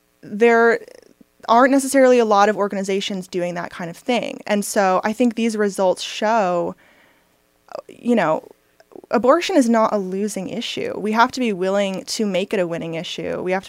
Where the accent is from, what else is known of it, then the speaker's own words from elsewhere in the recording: Michigan, United States; including my home state of Michigan